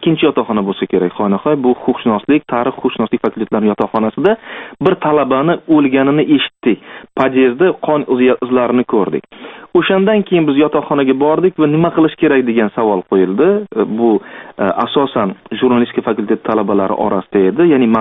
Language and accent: Uzbek; Namangan, Namangan Region, Uzbekistan; Men Namangandanman. Yonda turgan yigit ham Namangandan edi.